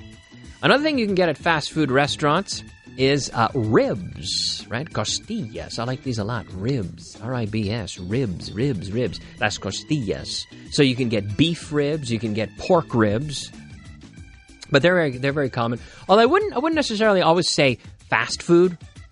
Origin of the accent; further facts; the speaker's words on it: Halifax, Nova Scotia, Canada; It's like in my hometown in Canada, or my home city, let's say, of Halifax, on the east coast of Canada